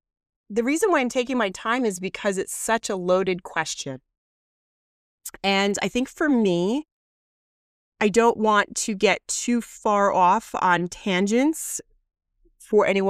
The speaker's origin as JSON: {"language": "English", "region": "New Jersey", "country": "United States", "said": "I'm 55. I'm from New Jersey, and I am ready to answer some questions."}